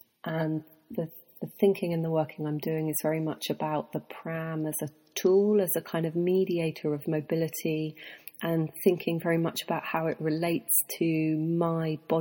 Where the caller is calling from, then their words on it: London, United Kingdom; I'm an artist and an academic, and I'm calling from London, England.